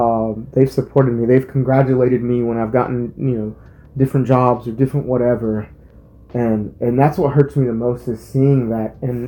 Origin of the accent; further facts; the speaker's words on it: Atlanta, Georgia, United States; I'm from Atlanta, Georgia. I'm not from anywhere. I'm from Atlanta, Georgia. I'm an American.